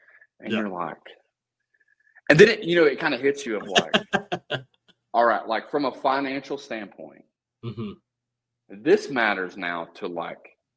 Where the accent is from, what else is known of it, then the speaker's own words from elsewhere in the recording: the South, United States; I'm in the Midwest. So it's like the Missouri's in the Midwest. And mm-hmm. for those who don't know, like I grew up in the South.